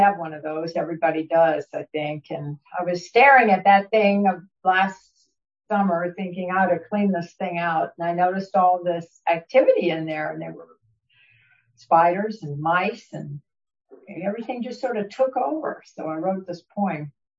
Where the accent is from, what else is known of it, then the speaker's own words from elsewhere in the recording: Fredericksburg, Virginia, United States; No, I grew up in Virginia. I grew up in horse country in Virginia, Fredericksburg, Virginia. Very far from here.